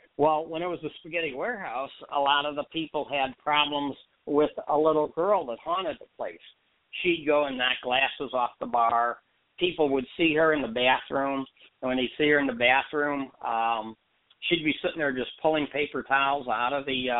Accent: Chicago, Illinois, United States; But as I said, I'm from Chicago. The only thing we know about drilling is you go to the dentist.

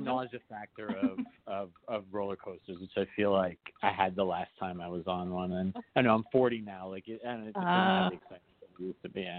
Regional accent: New York City, New York, United States; I'm born and bred in New York City, and I love Yankees.

